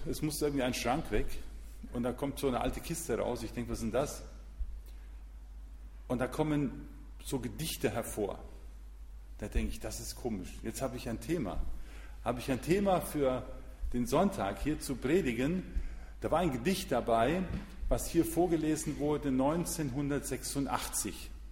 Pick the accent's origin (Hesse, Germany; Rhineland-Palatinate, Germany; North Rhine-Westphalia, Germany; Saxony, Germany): Hesse, Germany; Wir kommen aus Hessen